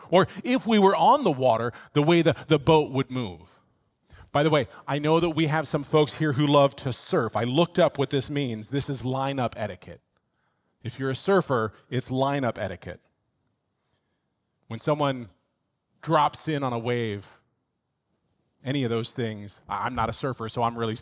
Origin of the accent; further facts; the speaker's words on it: Florida, United States; born there; I was born in South Florida. I should be familiar. I'm not.